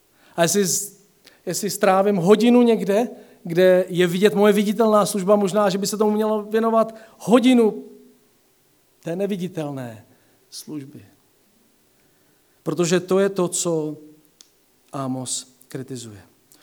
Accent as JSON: {"language": "Czech", "region": "Central Bohemian Region", "country": "Czechia", "said": "Pocházím od Berounky, žiju v záplavovém pásmu a když přijde povodeň, nic neodolá."}